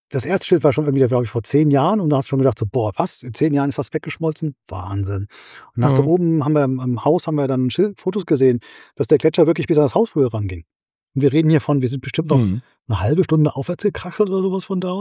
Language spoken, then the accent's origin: German; Fulda, Hesse, Germany; Und dann sind wir auch über Fulda gefahren. Das ist so meine alte Heimat. Ich bin ja geborener Hesse.